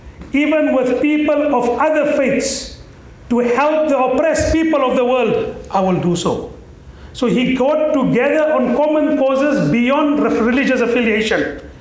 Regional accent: South Africa; or I come and hail from South Africa

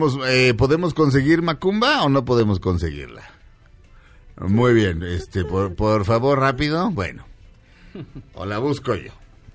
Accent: Linda Vista, Mexico; No, es que yo soy de Linda Vista.

